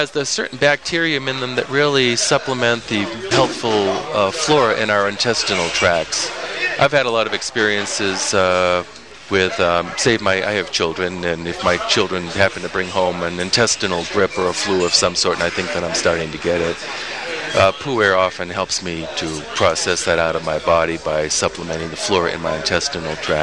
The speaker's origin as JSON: {"language": "English", "region": "New England", "country": "United States", "tie": "born or raised there", "said": "I was born and raised basically in New England on tea bag tea"}